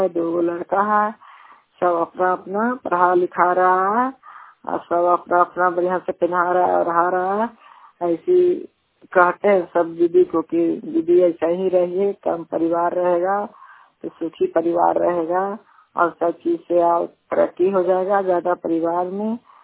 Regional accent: Hilsa, Bihar, India; ग्राम छत्तीसगढ़ की है, जिला थाना जिला नालंदा है, थाना हिलसा पोस्ट बहाविया है, गाँव पंचायत के रहने वाले हैं

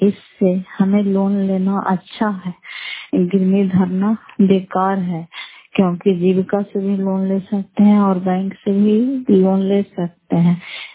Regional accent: Fatehpur, Bihar, India; फतेहपुर पंचायत मकरौता जिला नालंदा क्रैपसरा ब्लॉक की निवासी हूँ

